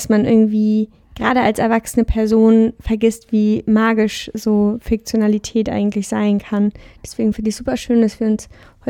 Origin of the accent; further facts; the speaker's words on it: North Rhine-Westphalia, Germany; ich bin im Vorbergischen aufgewachsen